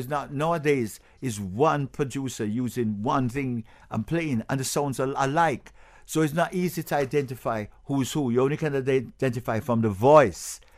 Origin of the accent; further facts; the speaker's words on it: England, United Kingdom; born there; I was born in England, because with my Jamaican parents